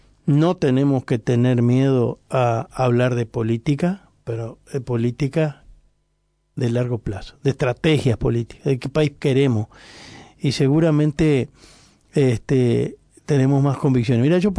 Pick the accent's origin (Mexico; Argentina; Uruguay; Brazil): Uruguay; En nuestro país, es una característica que somos pocos uruguayos, ¿verdad?